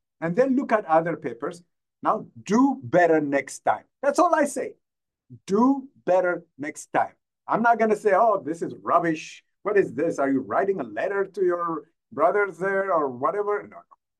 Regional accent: Ethiopia; English is a second language; I come from Ethiopia, and English is maybe my third or fourth language.

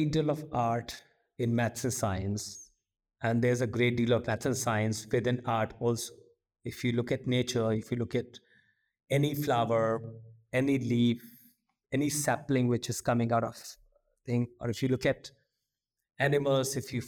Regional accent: India; I'm first Indian ever to be at couture

